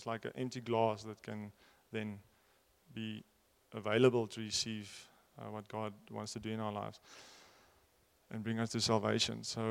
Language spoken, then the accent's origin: English; Windhoek, Khomas, Namibia; I grew up in Windhoek. I was born here and grew up in a lovely home.